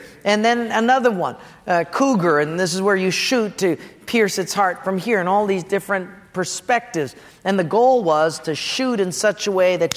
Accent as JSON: {"language": "English", "region": "Hawaii", "country": "United States", "said": "because I'm from Hawaii and I've got Japanese ancestry, you eat rice correctly."}